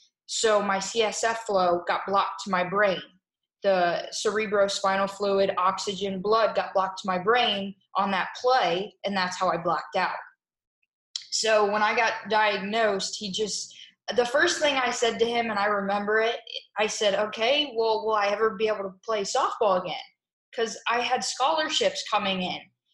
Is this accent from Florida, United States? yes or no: yes; Wellington, Florida, United States; also born or lived in Davie; I was born in Davie, Florida. and we moved up to Wellington, Florida, where I am now, when I was about 3 and a half.